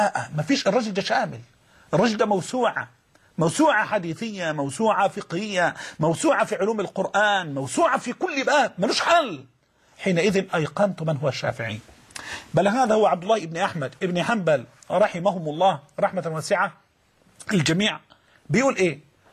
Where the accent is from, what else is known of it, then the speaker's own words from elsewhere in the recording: Egypt; الرواية المحفوظة عندنا كمصريين